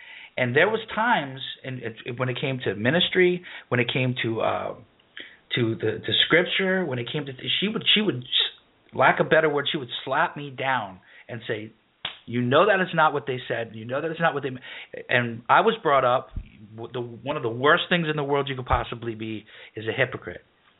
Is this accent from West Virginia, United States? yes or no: no; New York, United States; I grew up in the streets. I grew up in New York, and so I learned how to survive.